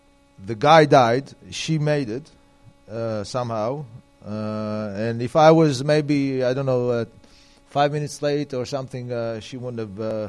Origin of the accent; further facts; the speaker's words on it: Israel; I'm from Israel.